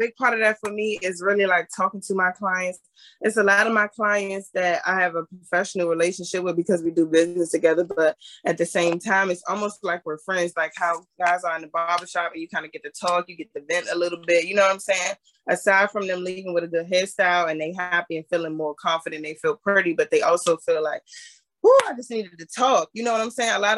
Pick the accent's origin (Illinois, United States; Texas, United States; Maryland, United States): Maryland, United States; also born or lived in Washington, D.C.; I grew up in Maryland, but I went to high school in DC for 10th, 11th, and 12th grade.